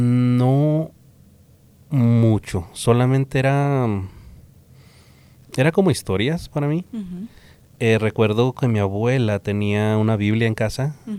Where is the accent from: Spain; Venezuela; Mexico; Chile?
Mexico; Jalisco; Soy del estado de Jalisco, en México, hacia el lado centro pacífico del país.